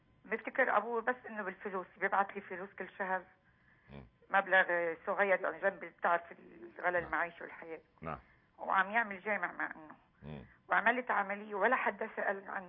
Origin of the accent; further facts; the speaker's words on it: Syria; انا من سوريا.